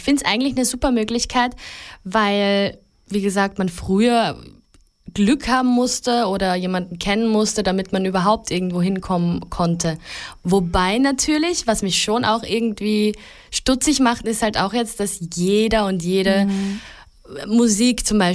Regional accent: Deutschlandsberg, Styria, Austria; born there; Ich bin in Deutschlandsberg geboren und lebe in einem winzigen Dorf, dessen Namen niemand auf der Welt kennt.

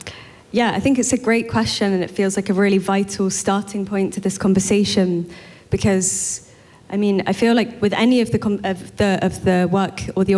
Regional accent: London, United Kingdom; I'm from London, came today.

